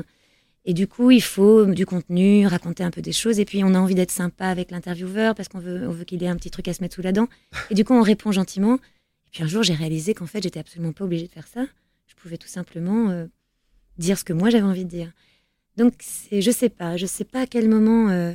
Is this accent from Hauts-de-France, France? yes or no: yes; Senlis, Hauts-de-France, France; C'est là où je suis née, c'est là où, c'est là où j'ai grandi et là où mes parents travaillaient.